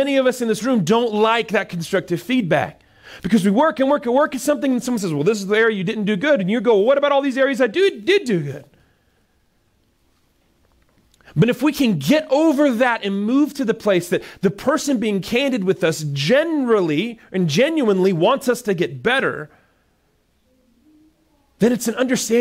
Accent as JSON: {"language": "English", "region": "the South", "country": "United States", "tie": "born or raised there", "said": "I grew up in the South, and we're the worst at this."}